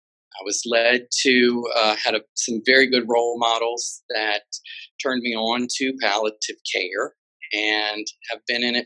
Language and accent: English; Pensacola, Florida, United States; also born or lived in Iberia, Louisiana / Texas; now in New Orleans, United States; I was born in Yiberia, Louisiana, and basically grew up in Pensacola, Florida, and basically kind of found myself up through Texas